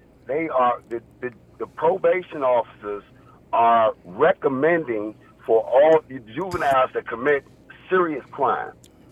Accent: Washington, District of Columbia, United States; I'm 54 years old, born and raised in D.C. I'm from Edgewood.

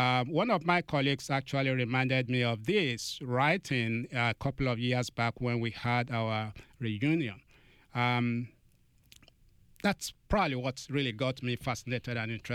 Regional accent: Nigeria; Growing up in Nigeria in those days was a little bit of a challenge.

